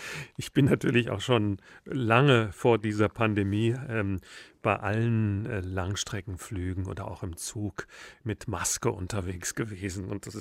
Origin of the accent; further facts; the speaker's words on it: Kiedrich, Hesse, Germany; wie oft ich irgendwo auf der Welt in Australien gefragt wurde, woher kommen Sie? Wenn ich dann Kiedrich gesagt habe